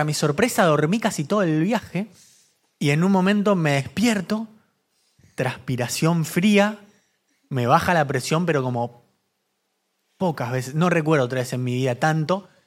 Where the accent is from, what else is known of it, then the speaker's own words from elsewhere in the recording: Argentina; Qué horribles que somos los argentinos en los outlets.